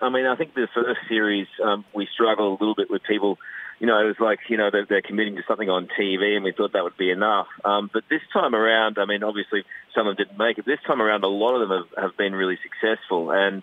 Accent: Queensland, Australia; I'm from Queensland.

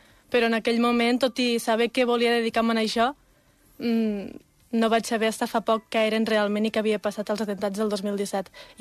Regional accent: Batea, Catalonia, Spain; acabàvem d'acabar l'escola, a Batea, al meu poble

